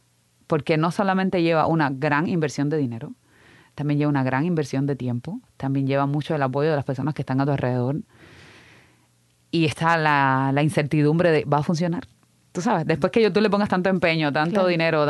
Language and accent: Spanish; Pinar del Río, Cuba; Yo soy originalmente de Pinar del Río del campo a campo.